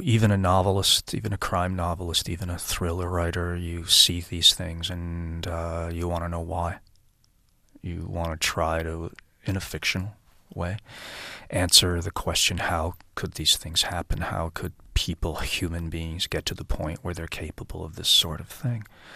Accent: United States; let's face it, I'm an American.

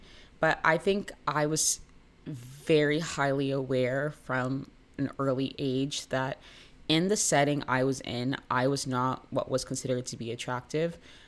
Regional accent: Jacksonville, Florida, United States; And I'm from Jacksonville, Florida. So it's already like a very racially segregated town, low key.

